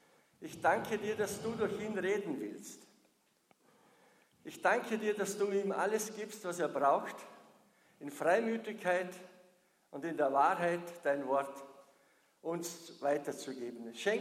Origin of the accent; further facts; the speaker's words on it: Vorarlberg, Austria; Ich komme aus dem Bregenzer Wald